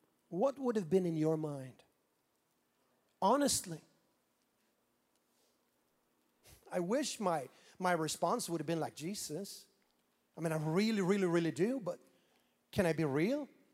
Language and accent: English; Sweden; moved away as an adult; now in United States; Born and raised in Sweden, I came to the United States of America in January 1995.